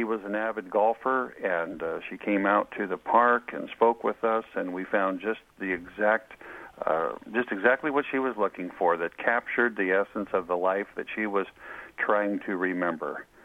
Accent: Oregon, United States; I know anytime I visit my hometown down in Oregon, I oftentimes go visit our relatives' graves

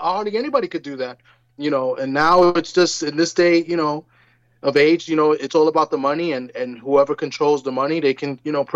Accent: New York, United States; You know, I'm from New York. You know, he's also Puerto Rican, so I have a little bias.

